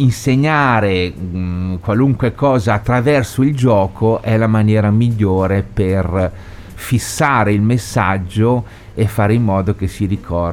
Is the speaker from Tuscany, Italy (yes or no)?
no; Milan, Lombardy, Italy; born there; moved away as an adult; now in Sardinia, Italy; anche se sono nato a Milano, la mia balia, la mia tata che mi ha dato il latte era sarda, di Sassari